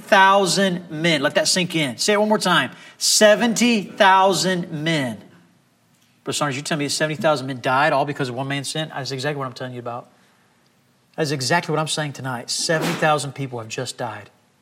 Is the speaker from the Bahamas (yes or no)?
yes; Bahamas; I grew up in the Bahamas. We didn't have electricity or running water. I mean, it was primitive living.